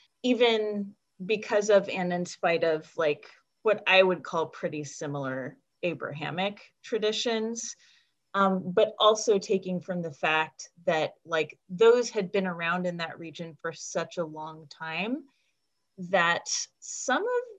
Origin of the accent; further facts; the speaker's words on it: United States; I am an American person who identifies as white.